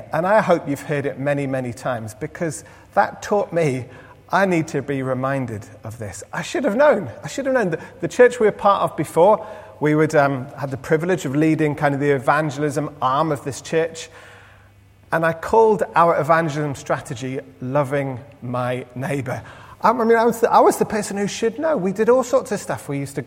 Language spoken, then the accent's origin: English; England, United Kingdom; I'm from England.